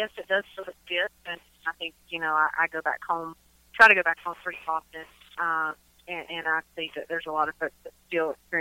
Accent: Grundy, Virginia, United States; now in North Carolina, United States; And I'm from Grundy, Virginia, and my dad was a coal miner.

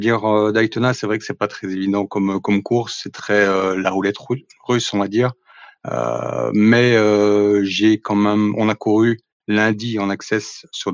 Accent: Belgium; déjà à la base, je suis belge, donc je suis dans les quelques Belges qu'il y a dans le groupe IFRN.

